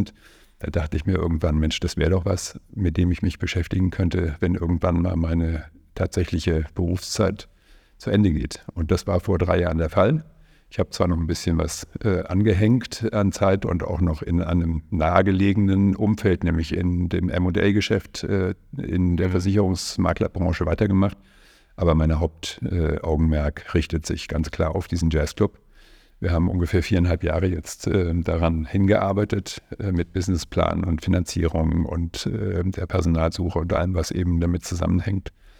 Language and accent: German; Bavaria, Germany; Ich bin tatsächlich in Bayern groß geworden, in der Nähe des Chiemsees, in den Bergen. Hab dort meine ganze schulische Laufbahn verbracht und war auch bis zum ersten Staatsexamen, ich bin Jurist, Volljurist, dort gelebt.